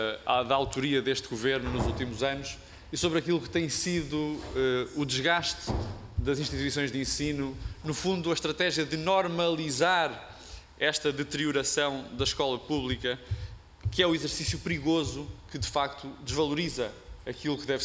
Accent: Coimbra, Portugal; Sobre Coimbra, eu também sou de Coimbra

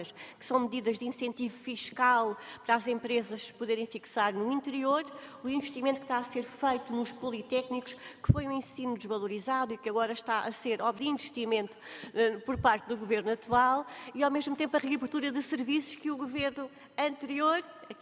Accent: Portalegre, Portugal; born there; eu também sou do interior, sou de Porto Alegre, embora deputada do Círculo de Lisboa, mas foi em Porto Alegre que nasci

